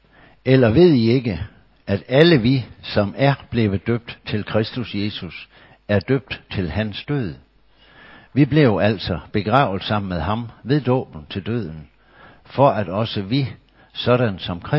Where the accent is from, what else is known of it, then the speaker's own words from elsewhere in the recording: Agerskov, Region of Southern Denmark, Denmark; jeg kommer jo fra Akerskov, og det ligger nede i Sønderjylland.